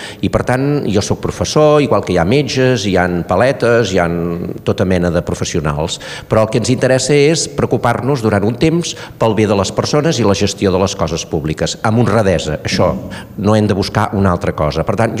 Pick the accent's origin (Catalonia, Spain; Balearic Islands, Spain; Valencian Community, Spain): Catalonia, Spain; tenir les llibertats com a poble català i defensar la nostra llengua i la nostra cultura